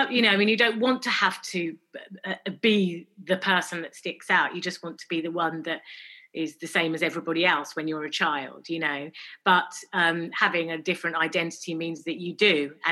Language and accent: English; London, United Kingdom; growing up in London and feeling, you know, slightly, you know, that we were slightly different from other families. You know, when I got to secondary school, my parents moved us out towards Essex for a bit more space.